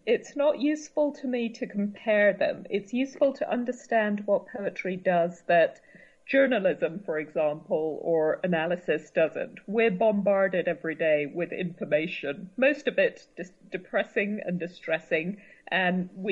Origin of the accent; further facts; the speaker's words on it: Kenya; now in Oakland, United States; Well, I divide my time between Kenya, my home country, and Oakland, California.